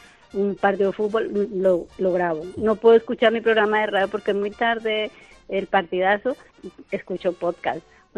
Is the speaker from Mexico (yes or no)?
no; Colombia; now in Spain; En Colombia, yo soy colombiana.